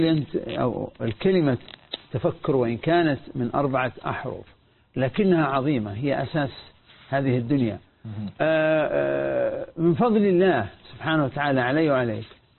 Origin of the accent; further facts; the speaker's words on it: Saudi Arabia; عندنا في السعودية